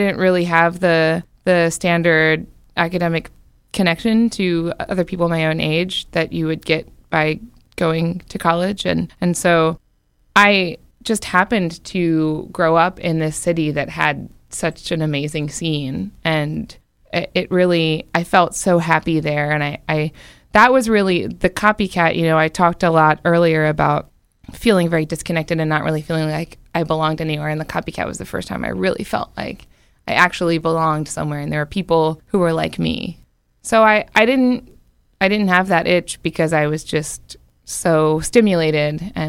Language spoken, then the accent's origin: English; Baltimore, Maryland, United States; I felt like there were things about growing up in Baltimore and then continuing to live there that made my life very easy